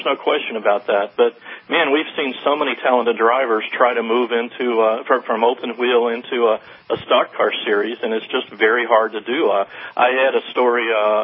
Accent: Tennessee, United States; also born or lived in Mississippi / Arkansas; given the fact that I'm from Tennessee and lived in Mississippi and Arkansas, that's certainly within character for me.

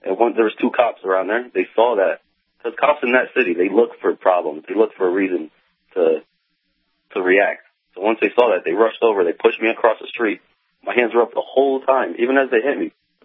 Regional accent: Connecticut, United States; born there; I said, I was born in Connecticut.

